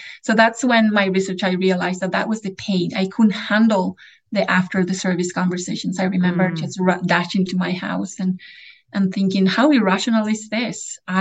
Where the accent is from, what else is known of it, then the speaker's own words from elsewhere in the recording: Bolivia; I'm from Bolivia